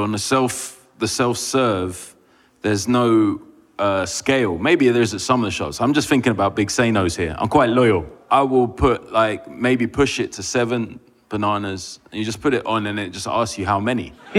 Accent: United Kingdom; And then because we're British, we don't like confrontation.

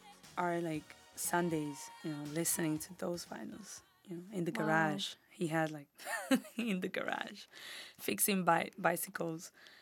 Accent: Italy; first language Spanish; English is a second language; it was obviously a big cultural shock because I didn't speak the language. Me and my mom, we spoke only Spanish.

